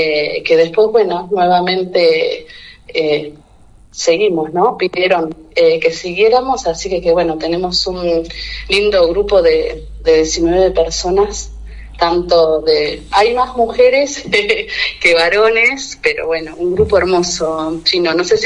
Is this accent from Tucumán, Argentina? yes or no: no; Las Flores, Buenos Aires Province, Argentina; hace, bueno, 20 años que yo viví en la zona rural de Pardo, que no soy nativa de ahí, yo soy acá de la ciudad de Las Flores